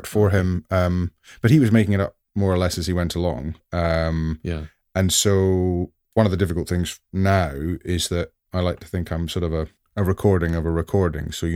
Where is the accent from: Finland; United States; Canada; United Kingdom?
United Kingdom; Scotland; It was very hot. I'm from Scotland.